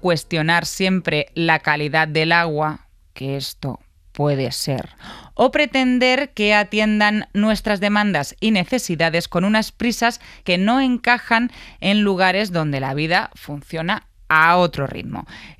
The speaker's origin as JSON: {"language": "Spanish", "town": "Madrid", "region": "Community of Madrid", "country": "Spain", "said": "Como madrileña me veo con la autoridad moral para afirmar que Madrid es uno de los lugares más hostiles para pasar el verano."}